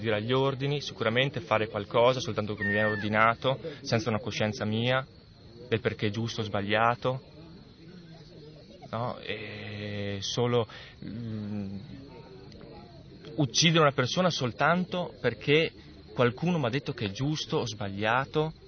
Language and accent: Italian; Trento, Trentino-Alto Adige, Italy; now in Bologna, Italy; sono di Trento e sono venuto a Bologna a studiare, ho fatto scienze dell'educazione e poi mi sono fermato e sto lavorando qua a Bologna come formatore.